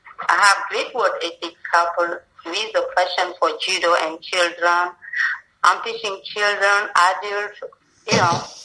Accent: New Jersey, United States; Yes, I'm calling from New Jersey. Right here, I'm in the United States. I'm from New Jersey.

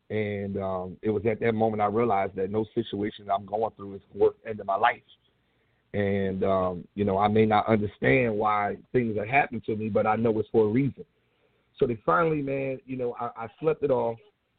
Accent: Philadelphia, Pennsylvania, United States; So, you know, I grew up right in Philly, you know, at St. Benedict's, you know, Roman Catholic Church.

